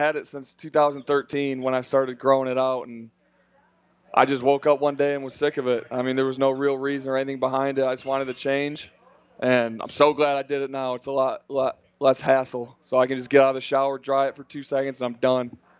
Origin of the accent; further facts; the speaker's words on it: Michigan, United States; Even for me, obviously I'm from Michigan, so I've played in it, but I've been in the warm now for almost a full year.